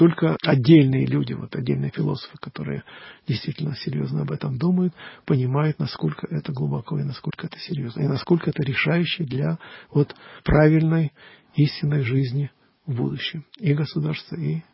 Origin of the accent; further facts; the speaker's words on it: Ukraine; Я по отцу украинец, а по матери русский, но родился и вырос на Украине.